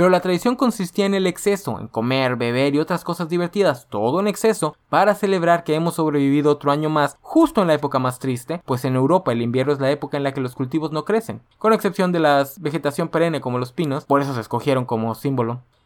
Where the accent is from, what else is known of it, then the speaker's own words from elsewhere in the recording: Mexico; Y como mexicanos nosotros podemos presumir que no toda nuestra estética navideña es producto del capitalismo